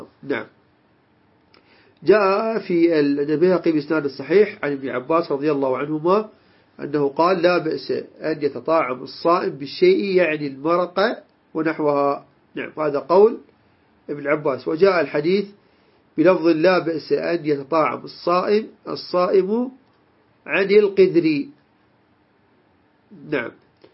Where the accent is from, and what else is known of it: Iraq